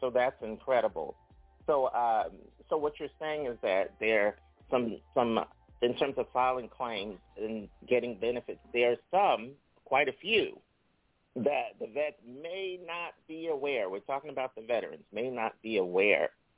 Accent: Philadelphia, Pennsylvania, United States; But and I grew up in Philadelphia.

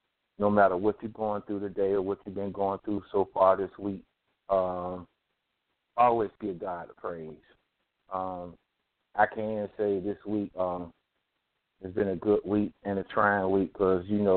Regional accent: Rocky Mount, North Carolina, United States; I'm originally from Rocky Mount, North Carolina, but I reside in Eaton, North Carolina.

